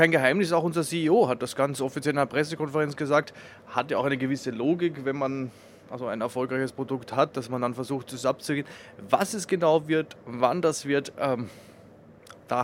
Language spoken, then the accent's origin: German; Austria; als Österreicher sage ich, Norwegen ist gemütlich, weil man sieht ein bisschen die Alpen